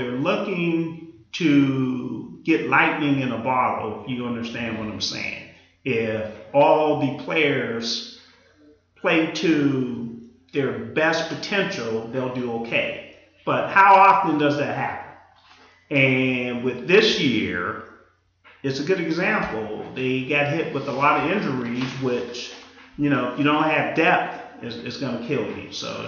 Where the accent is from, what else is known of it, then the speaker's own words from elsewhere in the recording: Pittsburgh, Pennsylvania, United States; also born or lived in Alabama; because I'm from Alabama. I grew up in the city of Pittsburgh.